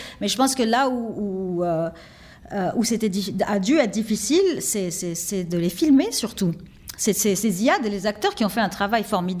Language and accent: French; Lebanon; de se placer à la fois en tant que Libanais